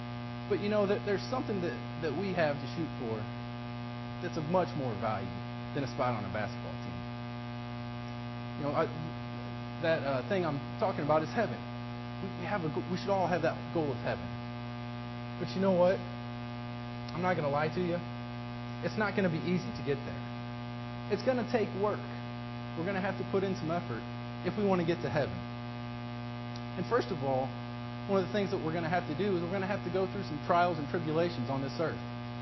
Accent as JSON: {"language": "English", "region": "Kentucky", "country": "United States", "tie": "born or raised there", "said": "As many of you all know, growing up in Kentucky, I love basketball."}